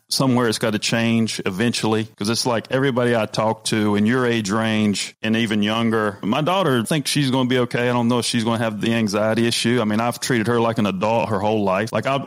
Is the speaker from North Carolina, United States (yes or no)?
yes; North Carolina, United States; also born or lived in New Jersey; I'm from North Carolina. I lived in New Jersey, and, you know, when I moved there for the first time, I had to pick up the pace.